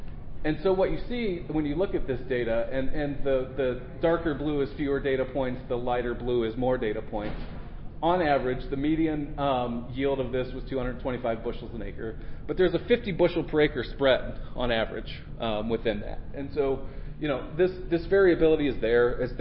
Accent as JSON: {"language": "English", "town": "Carlinville", "region": "Illinois", "country": "United States", "tie": "born or raised there", "also_born_or_lived": "St. Louis", "said": "And so my background, I grew up in central Illinois, small farming town, Carlinville"}